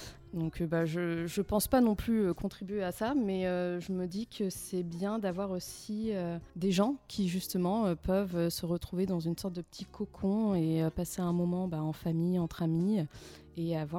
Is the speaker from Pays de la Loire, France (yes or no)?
no; Le Havre, Normandy, France; je suis originaire du Havre, j'ai quitté le Havre pour mes études, pour mes premières expériences professionnelles. Et quand j'ai décidé de rentrer